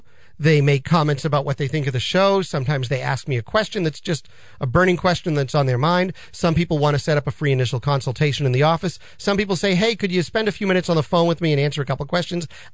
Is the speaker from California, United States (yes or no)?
no; Massachusetts, United States; now in North Andover, United States; I grew up on the North Shore, live in the Merrimack Valley with my five kids and my wife in North Andover.